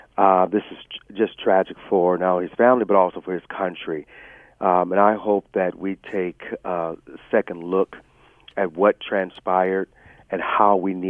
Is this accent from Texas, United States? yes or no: no; Watts, California, United States; born there; First of all, I was born in Watts, and I lived through the civil unrest that took place in 1992